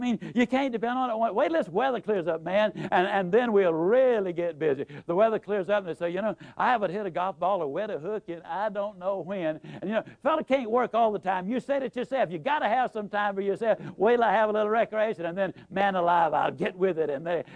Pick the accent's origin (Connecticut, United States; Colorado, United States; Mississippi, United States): Mississippi, United States; Yazoo City; I was raised in Yazoo City, Mississippi. Now, I know a lot of people go around the country bragging about being from Yazoo City, but I really am. As you probably know, it's not a big place.